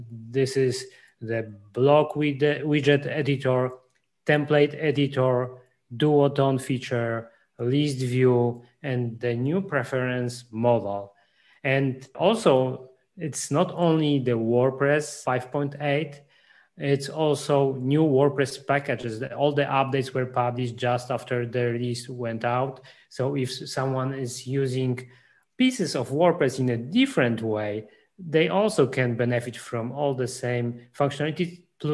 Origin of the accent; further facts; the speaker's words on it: Wrocław, Lower Silesian Voivodeship, Poland; now in Germany; You should go visit Wrocław, my hometown.